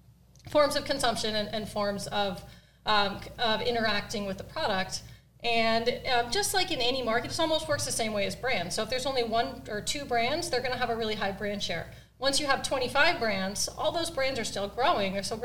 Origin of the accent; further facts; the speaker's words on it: Ohio, United States; as a fellow Midwesterner. I'm from Ohio. Don't hold that against me.